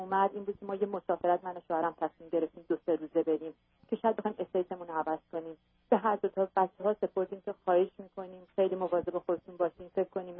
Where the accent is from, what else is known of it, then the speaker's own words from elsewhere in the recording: Iran; moved away as an adult; now in United States; یه دختر 18 ساله دارم. ما 8 سال پیش از ایران اومدیم به آمریکا.